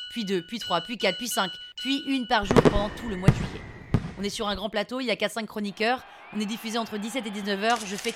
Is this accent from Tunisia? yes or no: no; Lille, Hauts-de-France, France; Ch'ti de Lille. Si j'avais pu choisir, j'aurais quand même choisi d'être ch'ti.